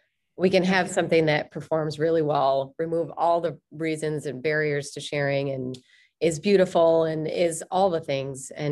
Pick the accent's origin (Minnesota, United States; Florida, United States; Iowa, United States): Minnesota, United States; accent: Minnesotan; there's my Minnesotan accent.